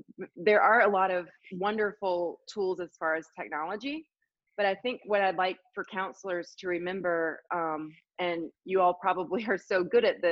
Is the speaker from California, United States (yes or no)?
no; Greensboro, North Carolina, United States; now in Colorado, United States; I'm from Greensboro, North Carolina. Carolina girl.